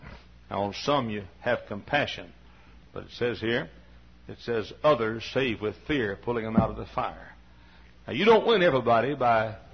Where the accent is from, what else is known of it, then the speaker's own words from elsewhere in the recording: the South, United States; I said, "Why, sure, I'm a Southerner."